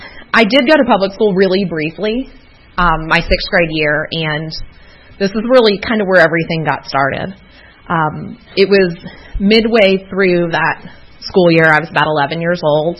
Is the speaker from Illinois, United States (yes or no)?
no; Palm Beach, Florida, United States; I'm from Palm Beach, Florida